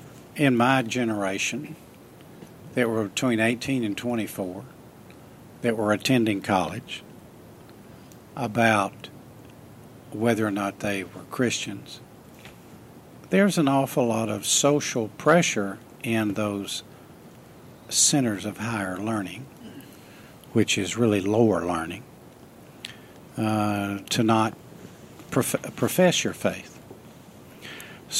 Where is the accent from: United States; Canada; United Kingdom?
United Kingdom; Scotland; We're from Scotland. We have shorter legs.